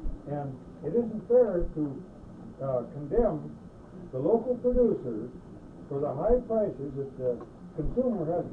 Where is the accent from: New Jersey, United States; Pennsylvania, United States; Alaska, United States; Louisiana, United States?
Alaska, United States; Fairbanks; from Fairbanks.